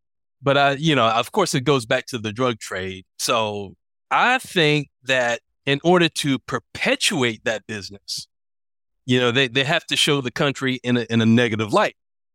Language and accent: English; Atlanta, Georgia, United States; moved away as an adult; now in Bogotá, Colombia; Yeah, actually, man, I'm from Atlanta originally.